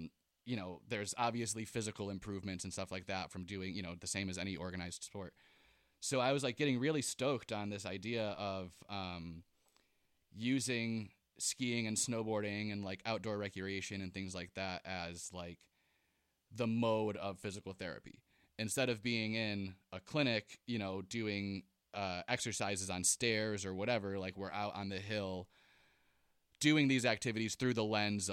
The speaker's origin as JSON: {"language": "English", "region": "New York", "country": "United States", "tie": "born or raised there", "said": "So I grew up in Western New York to start off, super rural, like super small area"}